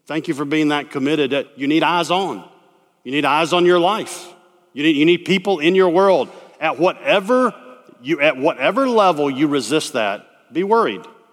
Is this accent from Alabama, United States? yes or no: yes; Birmingham, Alabama, United States; I grew up in Birmingham, Alabama. I went to Sanford University.